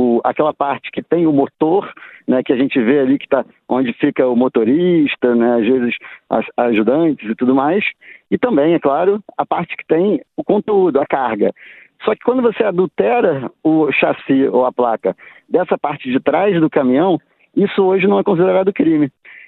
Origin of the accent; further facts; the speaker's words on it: Rio de Janeiro, Brazil; Eu que venho do Rio de Janeiro, que tem uma frequência muito grande de roubo de carga